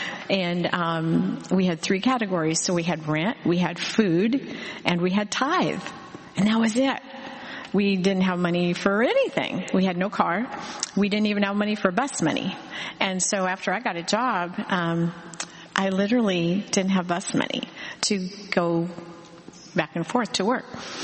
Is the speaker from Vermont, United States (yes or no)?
no; Oregon, United States; And when I was a child growing up in Oregon, even though most of the people in Oregon don't go to church, my parents and grandparents did